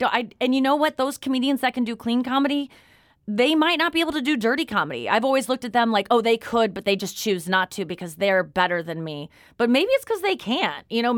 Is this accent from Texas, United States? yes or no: no; Kirkwood, Missouri, United States; Everyone around me seemed to, you know, growing up in Kirkwood. It's really about, like, how, you know, in St. Louis, what high school did you go to?